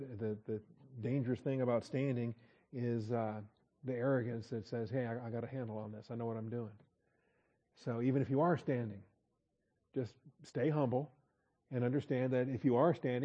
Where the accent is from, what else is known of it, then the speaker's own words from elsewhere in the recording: Washington, United States; I grew up in Washington State. We told Polack jokes all the time.